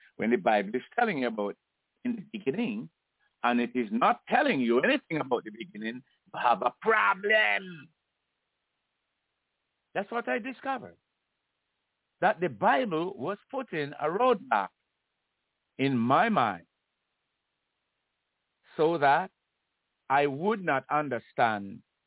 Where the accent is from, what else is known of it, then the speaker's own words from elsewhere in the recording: Jamaica; I can tell you for myself that I grew up in the Christian church in Jamaica.